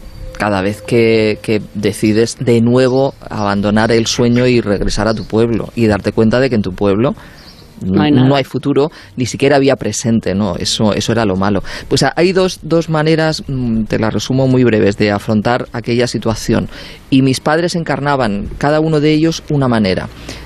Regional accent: Barcelona, Catalonia, Spain; born there; Yo ya nací en Barcelona, ¿eh?

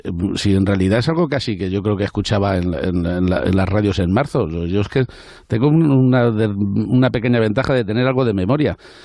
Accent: Spain; somos españoles antes que otra cosa

